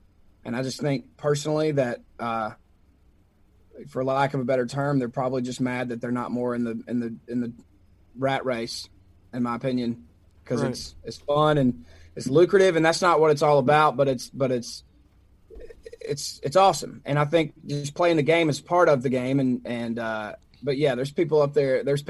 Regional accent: Mississippi, United States; Well, so I grew up in Mississippi, and I grew up very country

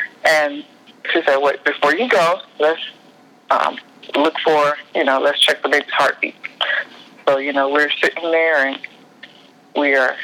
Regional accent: Atlanta, Georgia, United States; now in Los Angeles, United States; But I'm from the South. I'm from Atlanta.

